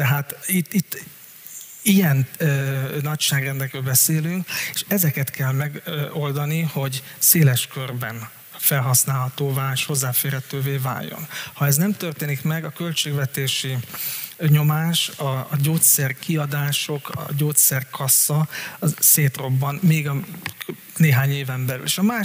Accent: Hungary; Ugye azt szoktuk meg magyarként, hogy mi fizetjük a licenszdíjat minden után, mert minden tudást importálni kellett.

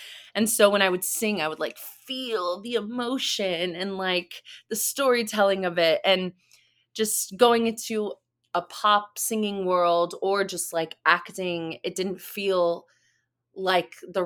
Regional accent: El Paso, Texas, United States; So I was born in El Paso. There wasn't a lot of theater in the area growing up because it's just, you know, being a small border town, just not the focus.

